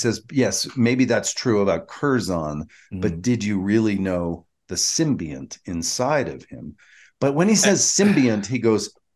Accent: Georgia, United States; Yeah, but Claystron. I'm from Georgia.

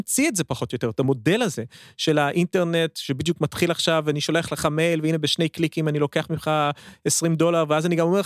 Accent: United States; Hebrew is a second language; אני חוויתי, אפשר להגיד, כאמריקאי בארצות הברית

